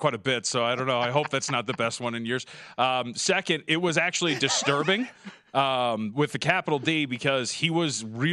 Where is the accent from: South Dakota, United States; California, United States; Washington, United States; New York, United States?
California, United States; also born or lived in Las Vegas; First off, not born and raised. Let's get that out there. Born.